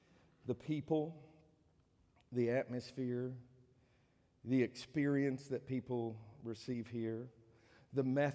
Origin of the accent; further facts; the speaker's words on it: Virginia, United States; I grew up in Fairfax County. I can kind of understand. I mean, very liberal place.